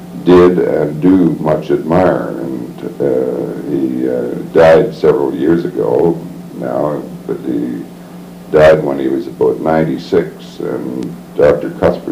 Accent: Toronto, Ontario, Canada; born there; I was born in Toronto in 1910.

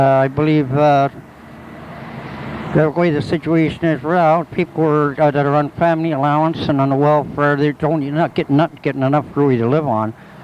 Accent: Toronto, Ontario, Canada; I'm from Toronto, and threatened coming up.

